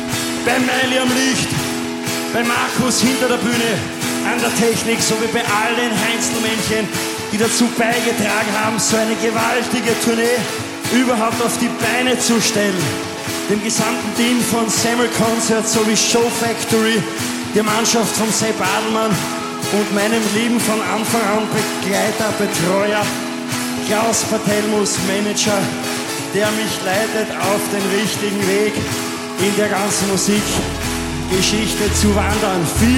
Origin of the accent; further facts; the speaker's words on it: Styria, Austria; Nur dazu als Steirer Bub